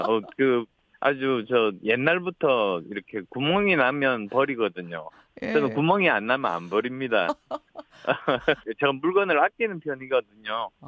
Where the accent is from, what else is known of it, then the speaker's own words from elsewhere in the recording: Busan, South Korea; 거기다가 부산 출신인데다가 수도권 현역 의원이다 보니까